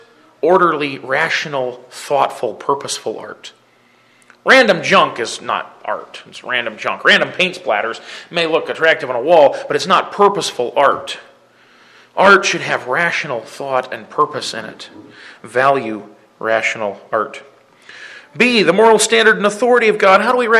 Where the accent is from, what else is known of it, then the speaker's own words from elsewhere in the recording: Minnesota, United States; I come from Minnesota, the land of cornfields and cows and dirt, where we grow things.